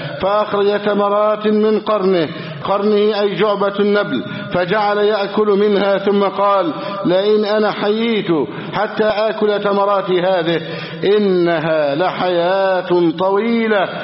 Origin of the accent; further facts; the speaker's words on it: Egypt; أن يحفظ بلدنا مصر أمنا أمانا